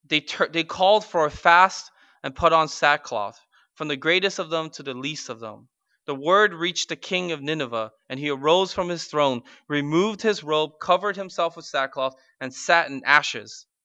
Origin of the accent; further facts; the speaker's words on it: United States; You know, I'm an American. I very much love America.